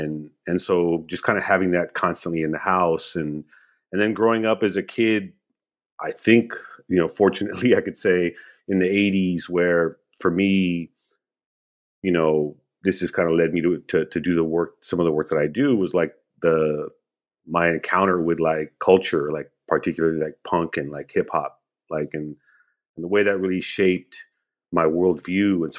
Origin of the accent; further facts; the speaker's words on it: Los Angeles, California, United States; also born or lived in Peshawar, Pakistan; So we moved to L.A. and growing up in and around L.A., just being shaped by kind of the political moment.